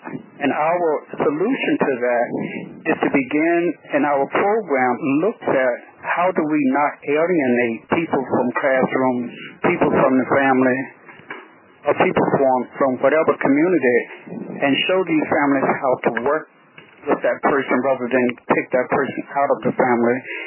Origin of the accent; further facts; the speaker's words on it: Selma, Alabama, United States; I'm from Selma, Alabama